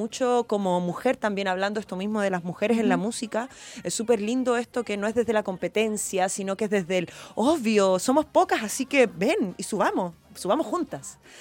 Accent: Chile; soy chilena y estoy haciendo salsa

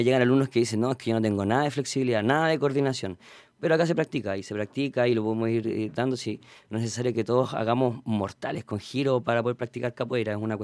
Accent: Quilpué, Valparaíso, Chile; tratar siempre de facilitar la práctica de la capoeira en la ciudad de Quilpué, que es donde yo nací y me crié.

